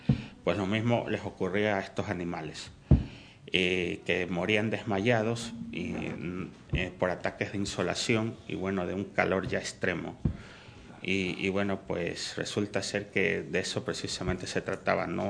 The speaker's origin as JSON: {"language": "Spanish", "country": "Ecuador", "said": "claro, terrible en Ecuador y bueno, que superaba los 40 grados. Claro, allá es demasiado 40 grados en mi país. Es un país con un clima"}